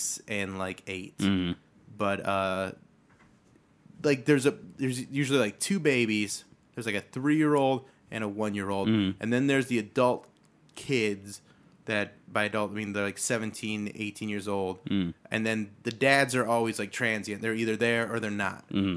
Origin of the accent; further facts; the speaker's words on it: Medina, Ohio, United States; also born or lived in Berea / Cuyahoga Falls / Cleveland / Lakewood; I grew up in Medina. I was born in Berea. Mm. So from the Northeast Ohio area.